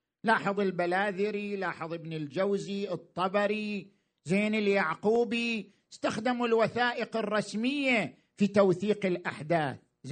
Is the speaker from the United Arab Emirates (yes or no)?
no; Iraq; إحنا كمجتمع عراقي وعندنا تاريخ، كيف نستفيد منه؟